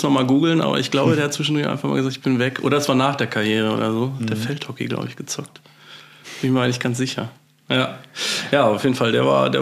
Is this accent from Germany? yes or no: yes; Dortmund, North Rhine-Westphalia, Germany; Genau, das war mein erstes Mal Stadion bei uns in Dortmund.